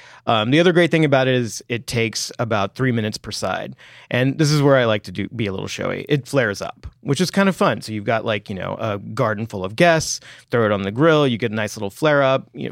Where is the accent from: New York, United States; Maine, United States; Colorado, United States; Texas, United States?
Texas, United States; I am from Texas. I am very particular about my flour tortillas, though.